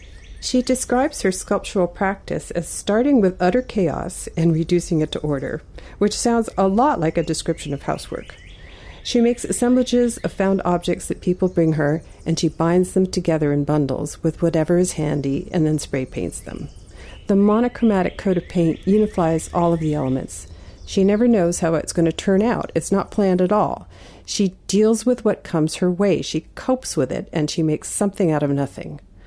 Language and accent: English; Washington, District of Columbia, United States; brought me immediately back to the voices of women I remember from when I was a little girl growing up in Washington, D.C.